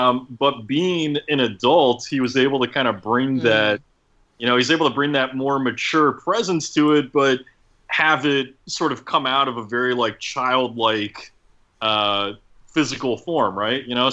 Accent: Midwest, United States; maybe because I grew up in the Midwest and drove by cornfields a lot

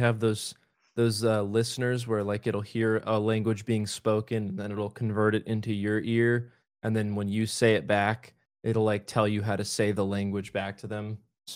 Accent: United States; Because it's about a war, and I'm American, and no one does war better than Americans.

